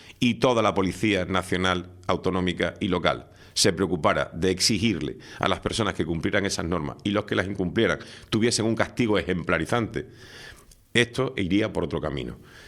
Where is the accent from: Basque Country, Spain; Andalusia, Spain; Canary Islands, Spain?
Canary Islands, Spain; O es que llegaron ayer a Tenerife y saben cómo somos los tinerfeños.